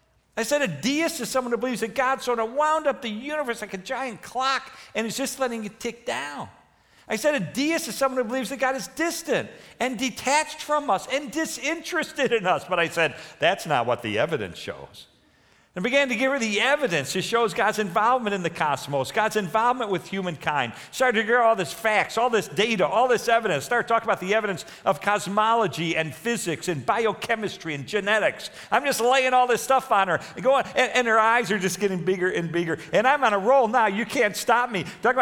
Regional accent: Chicago, Illinois, United States; now in Denver, United States; The problem with being from Chicago, when you live in Chicago, you feel th

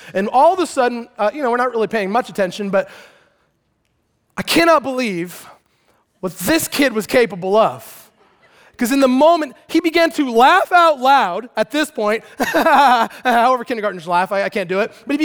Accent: Show Low, Arizona, United States; I grew up in Sholo, Arizona, and one day after recess, we came inside.

